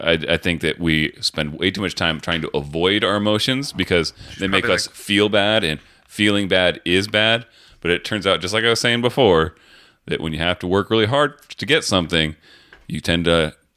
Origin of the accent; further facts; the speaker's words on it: United States; I'm like American. we avoid conflict and emotion and feeling sad.